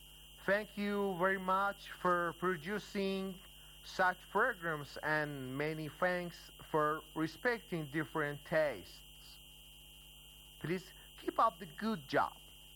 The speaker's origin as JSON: {"language": "English", "town": "Tehran", "region": "Tehran Province", "country": "Iran", "said": "I'm from Tehran, Iran. I'm an engineer."}